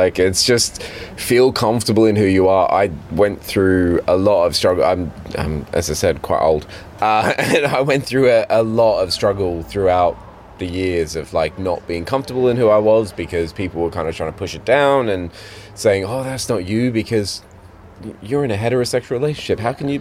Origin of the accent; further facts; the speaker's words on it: Australia; accent: Australian; If anything, I probably amp up my Australian accent.